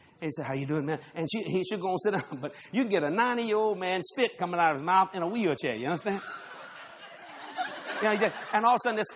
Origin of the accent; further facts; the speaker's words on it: Louisiana, United States; But actually, I'm a Cajun.